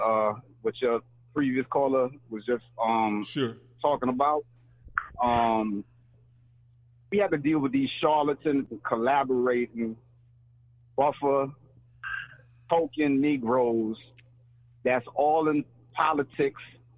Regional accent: New York, United States; I'm originally from New York

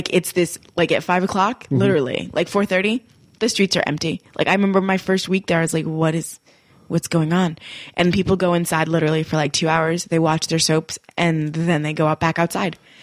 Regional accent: South Africa; we're from South Africa.

